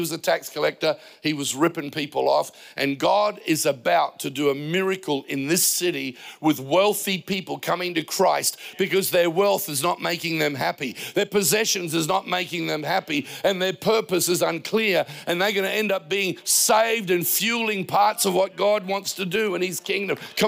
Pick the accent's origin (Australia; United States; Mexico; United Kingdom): Australia; Payneham, South Australia; I wouldn't have chosen me. I'm a wog from Paynham.